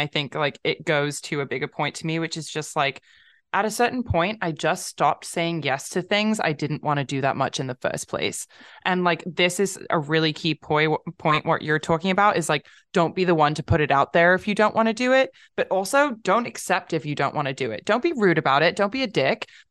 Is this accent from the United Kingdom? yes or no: yes; London, United Kingdom; also born or lived in California; like I'm from London, but I lived in California for a long time.